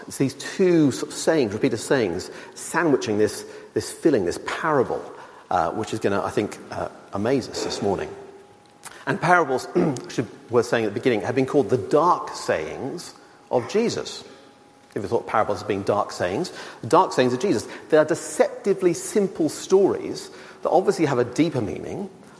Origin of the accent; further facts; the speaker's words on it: Australia; I'm not going to talk about rugby this morning because I'm Australian.